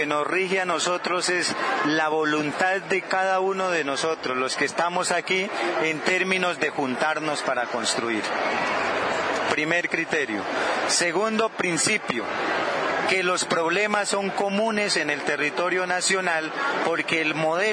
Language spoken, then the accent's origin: Spanish; Colombia; como colombianos y colombianas tenemos